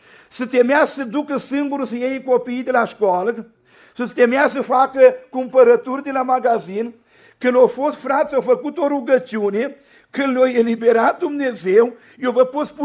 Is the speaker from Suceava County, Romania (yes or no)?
yes; Suceava, Suceava County, Romania; mă întreabă, mă tale, de unde ești? De la Suceava.